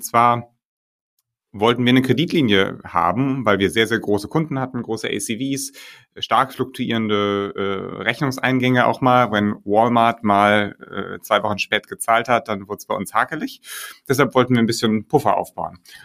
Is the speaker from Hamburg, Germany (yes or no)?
yes; Hamburg, Germany; moved away as an adult; also born or lived in Berlin; now in Stockholm, Sweden; bin Hamburger, habe lange in Berlin gelebt und hatte dann 2015 mich entschieden, nach Stockholm zu gehen